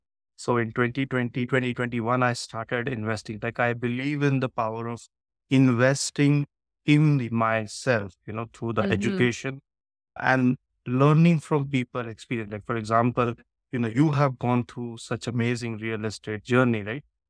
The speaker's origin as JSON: {"language": "English", "country": "India", "said": "So I'm from India originally."}